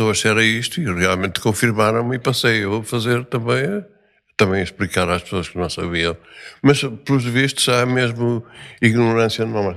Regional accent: Porto, Portugal; Nasci no Porto e vivi sempre no Porto, já há quase um século, e nunca tinha ouvido dizer tal coisa.

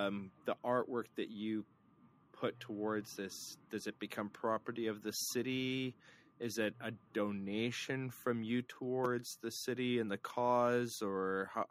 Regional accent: Snow Lake, Manitoba, Canada; I donated a piece of art to my hometown of Snow Lake last summer.

